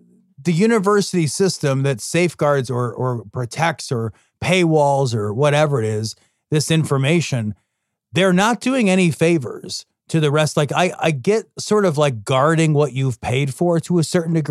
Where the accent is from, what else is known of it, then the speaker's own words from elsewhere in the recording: Idaho, United States; Let me just say that growing up in Idaho was weird.